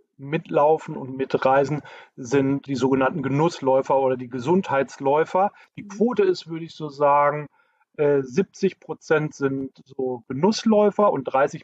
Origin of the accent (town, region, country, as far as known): North Rhine-Westphalia, Germany; accent: Münster